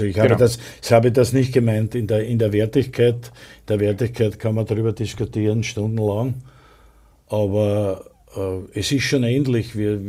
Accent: Austria

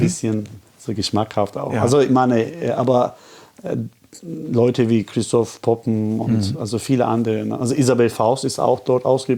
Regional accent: Istanbul, Turkey; in Istanbul, also wo ich herkomme

